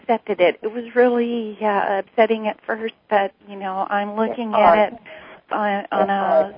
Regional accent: Arizona, United States

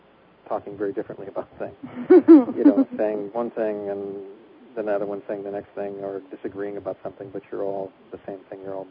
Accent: Portland, Oregon, United States; moved away as an adult; now in Tokyo, Japan; I'm from Portland, Oregon. I was born here and raised and lived most of my life here. And about 1991, I think it was, I was offered a job in Tokyo, Japan.

